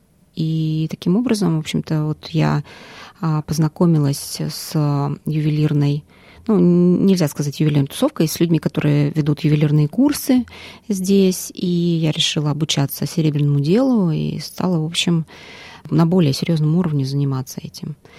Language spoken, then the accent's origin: Russian; Moscow, Russia; moved away as an adult; now in Australia; Я переехала в Австралию из Москвы в 2012 году. 11 лет назад.